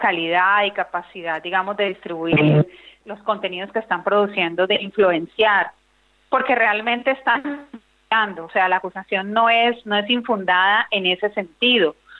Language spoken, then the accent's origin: Spanish; Colombia; Colombia, que es un país que, como tú dices, obviamente yo pues tengo muchísima relación porque es mi país de origen